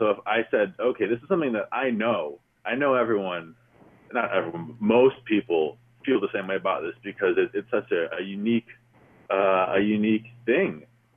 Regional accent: Traverse City, Michigan, United States; Because I grew up in Michigan. I was born in Flint, and I grew up in Traverse City.

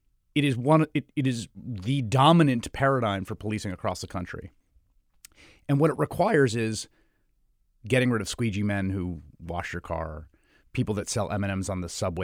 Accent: New York City, New York, United States; And I grew up in New York City in the 1980s and 90s. I grew up in the Bronx.

